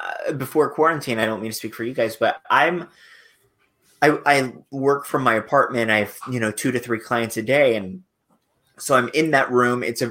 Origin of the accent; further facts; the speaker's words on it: Fort Lauderdale, Florida, United States; accent: New York; also born or lived in Long Island; I was born in Long Island but raised in Fort Lauderdale. Even when I was in Fort Lauderdale, I still considered New York home. I had a New York accent that I got rid of in college.